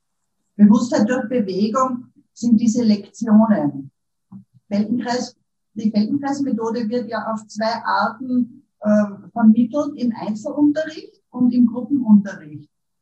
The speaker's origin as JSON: {"language": "German", "region": "Upper Austria", "country": "Austria", "moved": "yes", "lives_now": "Vienna, Austria", "said": "Ich lebe in Wien, bin aus Oberösterreich, aber bin schon lang in Wien"}